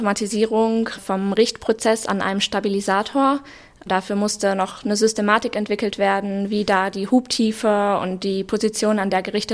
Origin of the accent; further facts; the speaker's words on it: Sundern, North Rhine-Westphalia, Germany; Ich komme hier aus der Gegend, aus Sundern, spiele da auch Volleyball und ich wollte gerne hier in der Heimat bleiben und nicht in eine Großstadt ziehen.